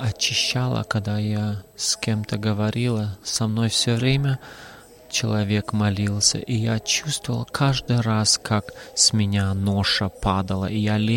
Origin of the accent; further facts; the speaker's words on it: Germany; Russian is a second language; я из Германии.